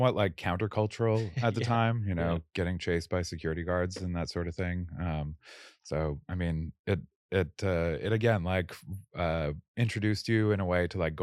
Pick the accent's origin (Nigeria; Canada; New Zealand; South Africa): Canada; moved away as an adult; now in United States; I'm from Canada